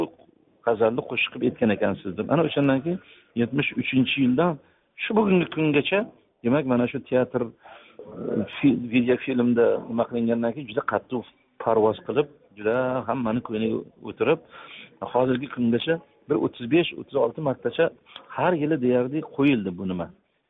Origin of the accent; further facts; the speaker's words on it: Tashkent, Uzbekistan; Toshkent shahrida Do'mbrobod degan mahalla bor, mahallada biz bitta mahallada tug'ilib o'sganmiz.